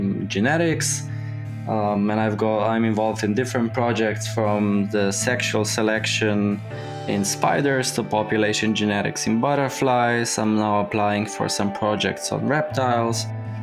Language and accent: English; Slovenia; English is a second language; also born or lived in Ireland; I come from Slovenia, where I'm also currently working